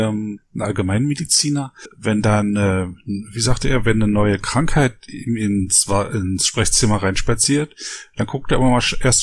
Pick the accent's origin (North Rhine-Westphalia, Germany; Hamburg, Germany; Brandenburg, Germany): Brandenburg, Germany; Frankfurt; die Geschichte von Frankfurt/Oder, also der Stadt, wo ich aufgewachsen bin